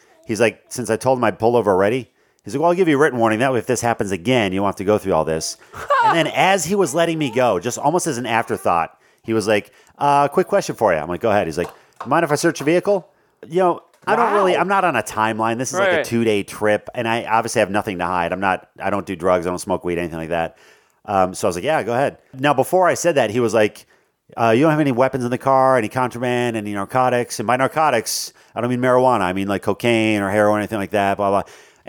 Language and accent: English; Midwest, United States; Now, growing up in the Midwest, I forget, Bobby, have you been out there?